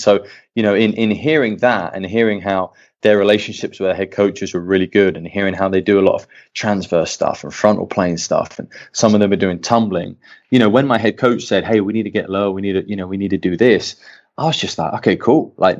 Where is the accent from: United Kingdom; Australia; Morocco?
United Kingdom; England; I'm an English dude. I played soccer. Like, I didn't play basketball.